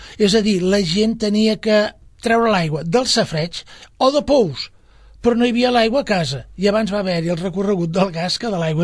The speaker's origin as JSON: {"language": "Catalan", "town": "Barcelona", "region": "Catalonia", "country": "Spain", "said": "jo vinc d'Horta, de Barcelona, i allà hi havia els safareigs i jo havia vist la gent rentant allà"}